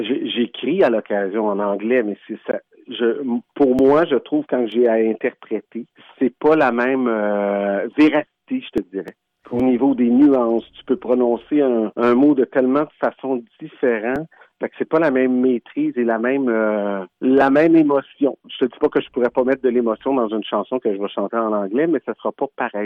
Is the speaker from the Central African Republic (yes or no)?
no; Quebec, Canada; born there; Moi, je suis québécois-libanais. Je suis né au Québec, mais j'ai été élevé comme mon père était libanais-syrien. Un petit peu dans les deux mondes. Et pour moi, le français à la maison a toujours été très, très, très important.